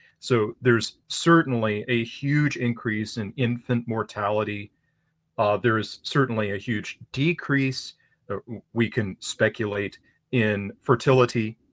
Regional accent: Louisiana, United States; I am. I'm from Louisiana.

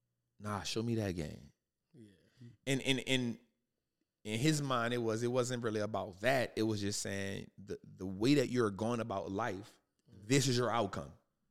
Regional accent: New Orleans, Louisiana, United States; So born and raised in New Orleans, just witnessed a lot of hardships, trauma, turmoil, strife, poverty, darkness, prison, death, and everything else that came with it.

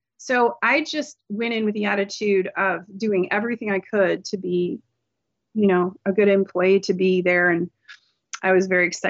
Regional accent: West Coast, United States; I'm not from Delaware. I'm

